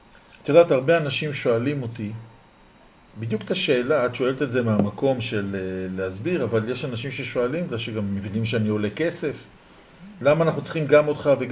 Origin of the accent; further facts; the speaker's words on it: Jerusalem, Jerusalem District, Israel; אני ירושלמי, אנחנו מדברים מהבית שלי.